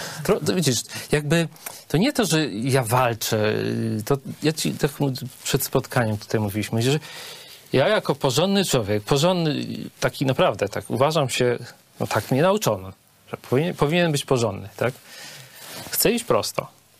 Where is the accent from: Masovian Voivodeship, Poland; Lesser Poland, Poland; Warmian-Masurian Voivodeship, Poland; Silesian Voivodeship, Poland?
Lesser Poland, Poland; Tarnów; now in Poznań, Poland; Ja nie jestem poznaniakiem, nie wszedłem w pewne środowiska, nie miałem właśnie, tak jak w parku, gdybym nie wyjechał z Tarnowa, być może ten park w Tarnowie ciągle by był punktem odniesienia.